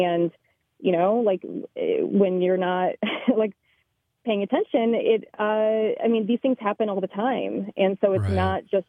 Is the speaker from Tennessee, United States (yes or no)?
no; Racine, Wisconsin, United States; in my hometown of Racine, Wisconsin.